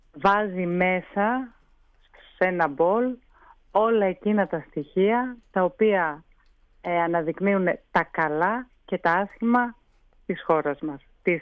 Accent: Greece; Γιατί έχουμε καλά πράγματα ως Έλληνες, που μπορεί να έχουμε μπερδευτεί, να έχουμε χάσει πολλά σημεία το δρόμο μας

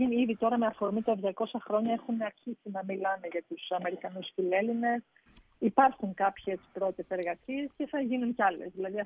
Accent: Thessaloniki, Central Macedonia, Greece; Νομίζω όσοι είμαστε από τη Θεσσαλονίκη ξέρουμε το νοσοκομείο ΑΧΕΠΑ.

